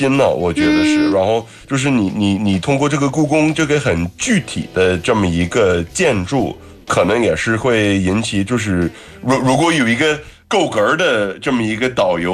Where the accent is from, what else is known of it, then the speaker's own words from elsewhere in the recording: China; 所以我觉得就是作为一个中国人